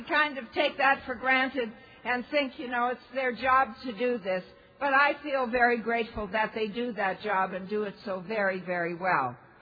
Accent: Toronto, Ontario, Canada; I'm from Toronto.

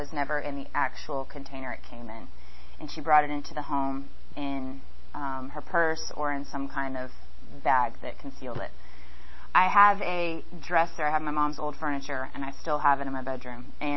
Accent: Tulsa, Oklahoma, United States; born there; moved away; I was born in Tulsa, Oklahoma. I'm the oldest of three. I have a younger brother and a younger sister. We moved here in 1997. My dad's job transferred us out here. I have some memories in Oklahoma.

